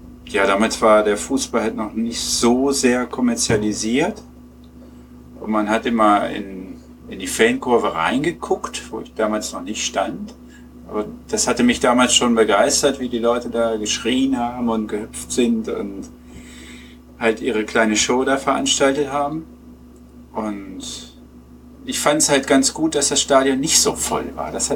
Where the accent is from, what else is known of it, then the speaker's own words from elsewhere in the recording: Peine, Lower Saxony, Germany; Nee, gar nicht. Ich komme aus Peine. Und da gibt es halt nur zwei Optionen. Entweder man ist Hannover-Fan oder Braunschweig-Fan.